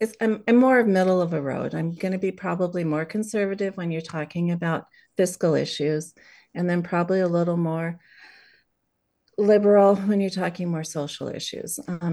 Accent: Ketchikan, Alaska, United States; So I was born and raised in Ketchikan

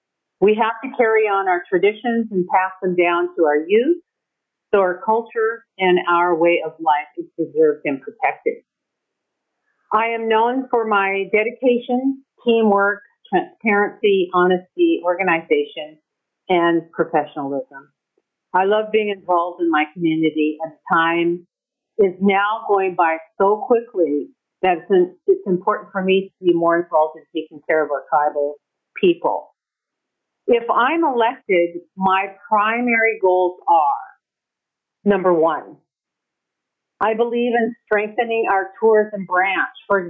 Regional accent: Wrangell, Alaska, United States; I was born and raised in Wrangell in 1958 and have made Wrangell my home since that time.

